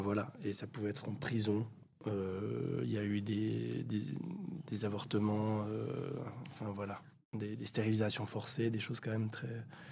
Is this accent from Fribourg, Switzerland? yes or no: yes; Fribourg, Switzerland; born there; puisque je suis né en Gruyère, de voir mes voisins